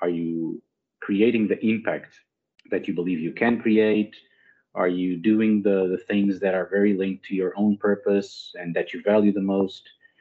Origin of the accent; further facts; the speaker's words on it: Portugal; English is a second language; moved away as an adult; now in Angola; I'm originally from Europe, from Portugal. But 15 years ago, I moved to Angola, where I'm living ever since.